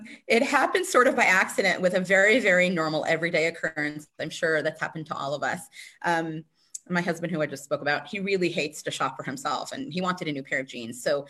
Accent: Dallas, Texas, United States; moved away as an adult; now in Israel; I come from a financial services background, just about 20 years, both in Dallas, Texas, my hometown, and now in Israel, where I've been living for 15 years.

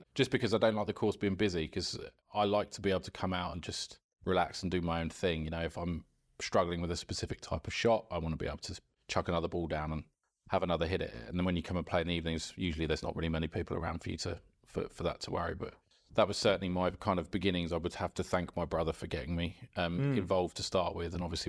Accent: Esher, South East England, United Kingdom; He worked in a golf club in a place near where I grew up in Esher

